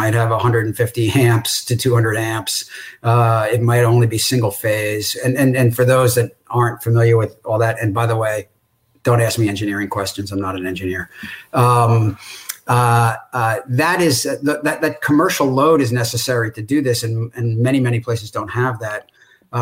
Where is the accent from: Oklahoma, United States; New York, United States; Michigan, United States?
New York, United States; And so I'm a New Yorker, by the way. I grew up on Long Island. I worked in the city. I ended up on the West Coast, but I'm a New Yorker at heart.